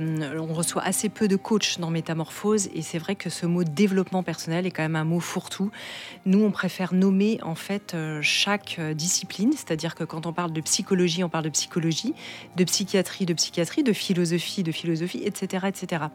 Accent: Brittany, France; now in Switzerland; Moi, je suis bretonne.

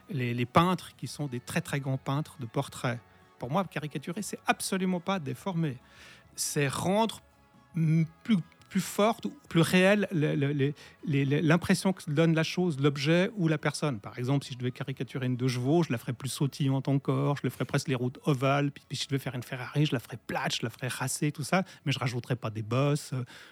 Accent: Brazil; now in France; je n'ai pas vu beaucoup de films quand j'étais jeune au Brésil. Au Brésil, j'ai vu 3 films.

